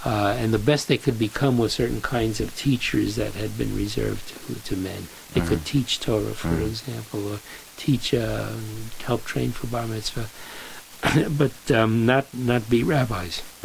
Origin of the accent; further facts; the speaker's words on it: New York, United States; Growing up in New York, you don't have to do anything Jewish to feel Jewish. A quarter of the city of the metropolitan area in New York was Jewish at the time.